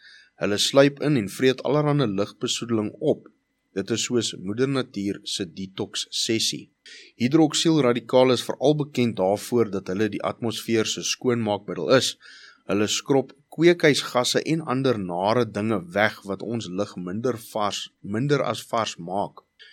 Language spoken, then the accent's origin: Afrikaans; Johannesburg, Gauteng, South Africa; ek wat groot geword het in die Hoofveld, daar in Johannesburgse wêreld